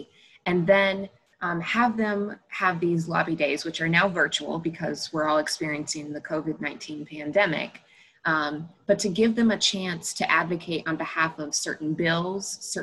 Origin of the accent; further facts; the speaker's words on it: Monroe, Louisiana, United States; I grew up in Monroe, Louisiana.